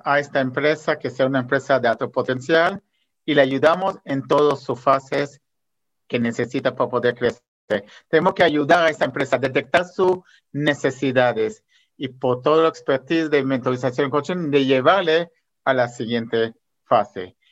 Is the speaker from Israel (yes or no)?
yes; Israel; Spanish is a second language; also born or lived in Latin America; now in Spain; Yo tengo esta mentalidad israelí, pues soy obviamente israelí, viví muchos años en Latinoamérica y aquí en España